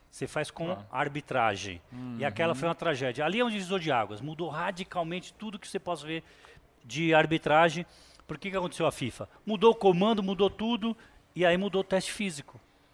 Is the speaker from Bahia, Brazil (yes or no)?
yes; Urandi, Bahia, Brazil; lá na minha cidade. Eu tenho parentes só na capital, né? E o Vamp sabe, Urandi é perto de Guanambi, que é uma cidadezinha pequenininha, na divisa cidade com Minas.